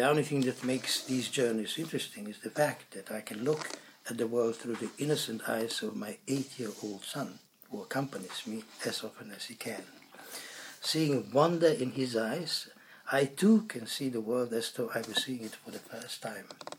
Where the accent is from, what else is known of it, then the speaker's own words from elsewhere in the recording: Slovenia; first language Slovenian; English is a second language; now in London, United Kingdom; anything sensible in my own language. Back in London, starting to write in Slovenian again, as well as in English, I had to relearn the craft of writing in Slovenian.